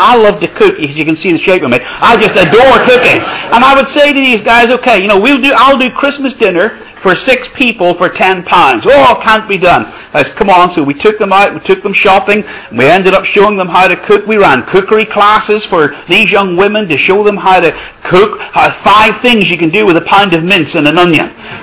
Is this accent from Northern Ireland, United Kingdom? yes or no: yes; Northern Ireland, United Kingdom; as a young lad growing up in Northern Ireland. I was born near Belfast. I got born again at the age of 11 in a Baptist church.